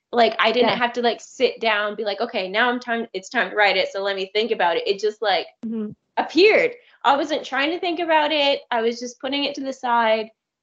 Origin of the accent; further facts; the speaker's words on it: United States; But I was like, I want to do something American because I'm American.